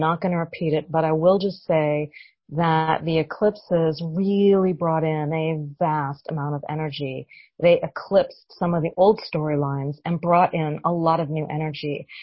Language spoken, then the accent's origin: English; North Carolina, United States; And I'm from North Carolina, and I came home right after the hurricane hit.